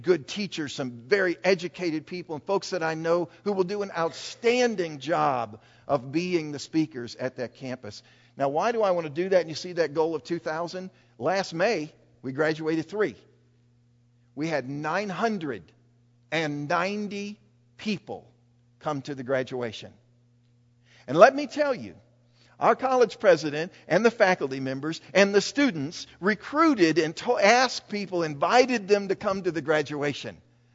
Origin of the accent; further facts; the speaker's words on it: St. Louis, Missouri, United States; I grew up in St. Louis